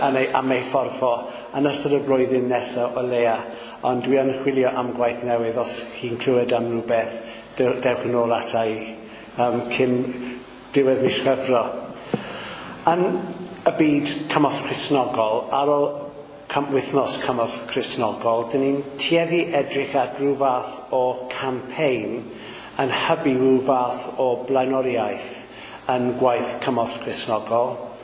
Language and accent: Welsh; Caerleon, Wales, United Kingdom; also born or lived in Bassaleg; fod dwi'n dod o Risga neu Roger Stone yn lle o Cas Newydd, ond ces i fy magu o ddifri yng Nghaleon tan o'n i'n 8 oed, ac wedyn symudon ni i fyw yn Beisleg, a Bois Beisleg, lle es i ysgol.